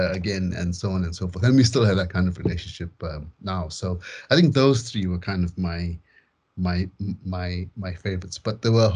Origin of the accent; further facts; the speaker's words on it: Zimbabwe; when I was growing up in Zimbabwe